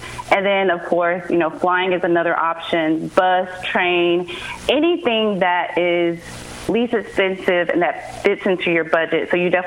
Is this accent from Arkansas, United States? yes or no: yes; Arkansas, United States; being that I am from Arkansas, so by default, I always cheer for